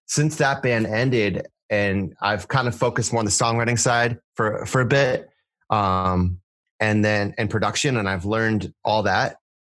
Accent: Massachusetts, United States; And like, I'm from Western Mass and there's really not there. I have to travel to New York.

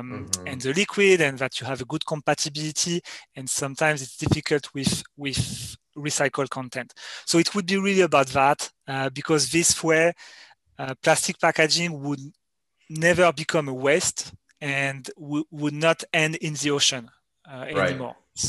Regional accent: Grand Est, France; Because I grew up in Champagne

